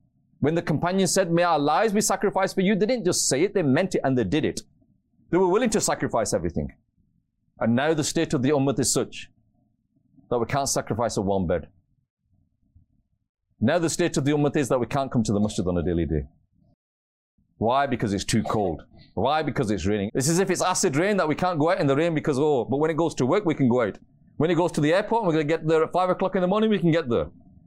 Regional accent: Bury, North West England, United Kingdom; Many, many years ago, an event took place in my local masjid. I'm from Bury, not very far from here

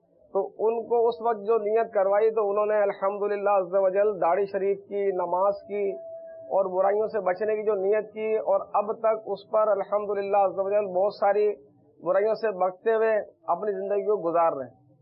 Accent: Sukkur, Sindh, Pakistan; میں سکھر شہر کا رہنے والا ہوں.

